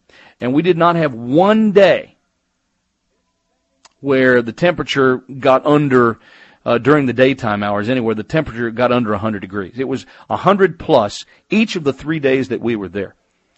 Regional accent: New Hampshire, United States; I grew up in New Hampshire, and the Celtics were the best during the Bird years.

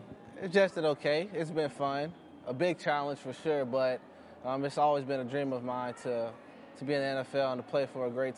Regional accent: Valdosta, Georgia, United States; number 19, right receiver for the New England Patriots. I'm from Valdosta, Georgia.

